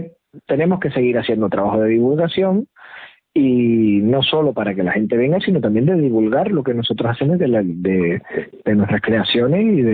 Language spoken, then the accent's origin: Spanish; Canary Islands, Spain; Pues sí, mira, los cuatro somos de Tenerife.